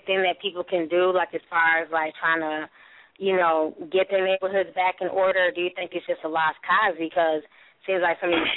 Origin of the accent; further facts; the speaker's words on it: Saint Paul, Minnesota, United States; Where I grew up in St. Paul, you know, we grew up in, like, the black neighborhood.